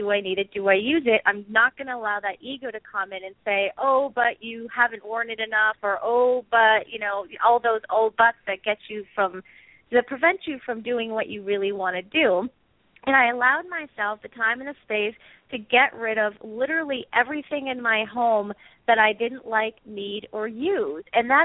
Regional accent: Vermont, United States; now in Brooklyn, United States; Well, I grew up in Vermont, and I now live in Brooklyn, New York, in Bay Ridge.

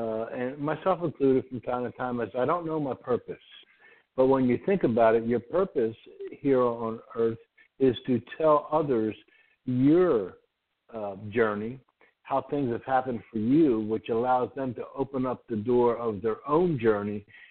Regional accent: Northeast, United States; I moved to the South, and I'm from the Northeast, and I was kind of gruff

